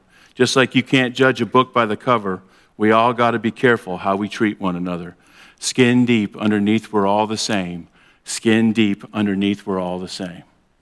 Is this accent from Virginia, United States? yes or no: no; Ohio, United States; born there; Now, I was born here in Ohio, but my family tree is in the South, in Alabama